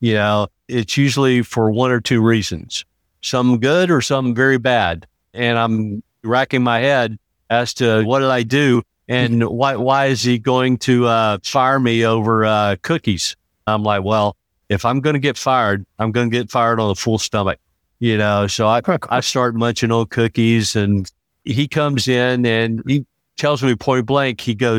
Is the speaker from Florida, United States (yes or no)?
no; Lincolnton, Georgia, United States; also born or lived in Fort Rucker, Alabama; Well, originally I was born at Fort Rucker as a military brat. And I unfortunately am a Gold Star son. So shortly after my dad was shot down and killed in Vietnam, my mom, sister, and myself moved back to Lincolnton, Georgia, stayed there for a little bit